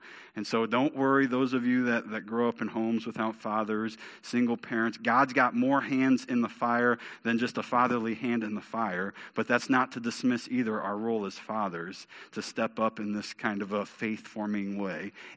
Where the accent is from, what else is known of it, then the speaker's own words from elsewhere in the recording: Bellevue, United States; We're from Bellevue. We got Italian roots, right?